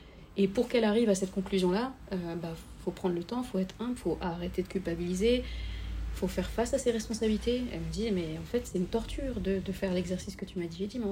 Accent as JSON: {"language": "French", "country": "Senegal", "said": "On a une expression au Sénégal, parce que je suis sénégalaise"}